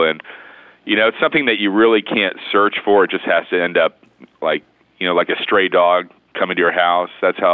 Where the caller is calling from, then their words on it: West Palm Beach, Florida, United States; I'm a high school history teacher in South Florida in Palm Beach County.